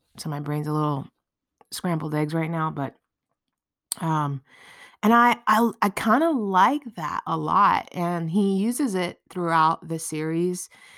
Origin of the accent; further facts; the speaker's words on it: Philadelphia, Pennsylvania, United States; And I grew up in Philadelphia.